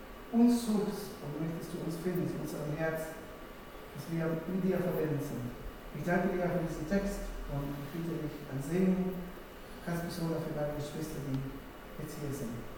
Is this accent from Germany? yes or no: no; Temuco, Araucanía, Chile; German is a second language; Temuco ist die Stadt, wo ich herkomme. Chile ist das Land